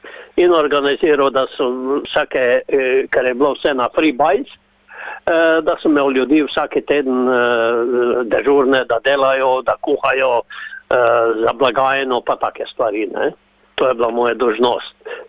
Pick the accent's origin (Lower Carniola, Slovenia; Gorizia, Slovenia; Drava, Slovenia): Drava, Slovenia; Maribor; jaz sem prav iz Maribora. Centralno področje Štajerske.